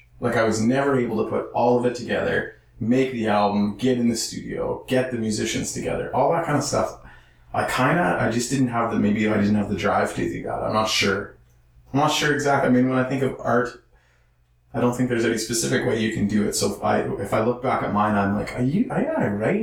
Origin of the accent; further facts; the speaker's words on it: Saskatchewan, Canada; I'm from Saskatchewan. So it's pretty hard when you've never been near the ocean.